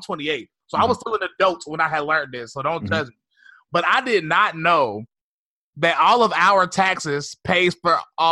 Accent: High Point, North Carolina, United States; Well, I grew up in High Point, North Carolina.

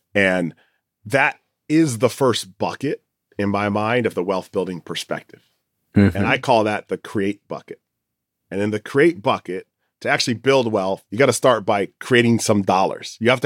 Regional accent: New England, United States; And partly it was probably because I grew up in New England and I was a poor kid.

